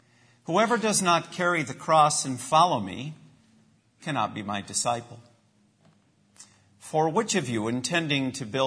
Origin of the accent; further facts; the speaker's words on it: United States; In my mind, it raises a question about how we as American middle-class people approach the issue of radical discipleship.